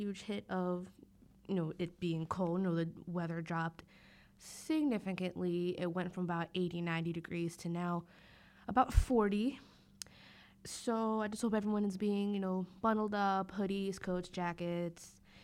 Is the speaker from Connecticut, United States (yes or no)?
no; Palmyra, New Jersey, United States; As I said, I'm from South Jersey, Palmyra, New Jersey. So my town isn't, you know, very well known.